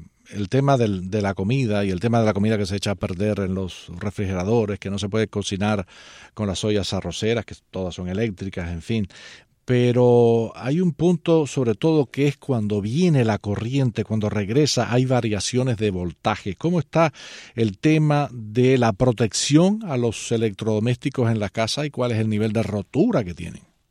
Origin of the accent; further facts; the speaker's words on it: Cuba; como cubanos que somos de un solo pueblo